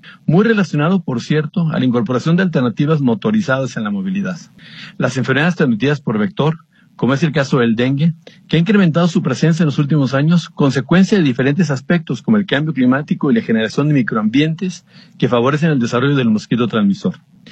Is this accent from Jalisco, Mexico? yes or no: yes; Guadalajara, Jalisco, Mexico; como decimos los de por acá, soy un orgulloso tapatío de toda la vida.